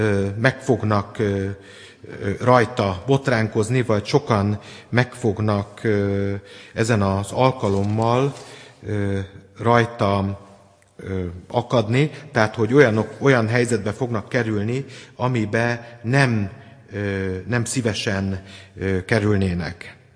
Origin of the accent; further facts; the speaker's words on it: Tiszántúl, Hungary; Én tiszántúli vagyok